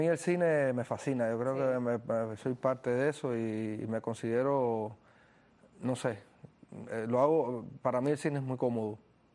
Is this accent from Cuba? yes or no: yes; Las Villas, Cuba